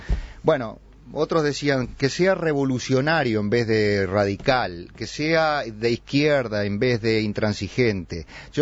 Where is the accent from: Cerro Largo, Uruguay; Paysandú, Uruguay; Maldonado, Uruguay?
Paysandú, Uruguay; de ese río Uruguay en el cual yo crecí bañándome en Paysandú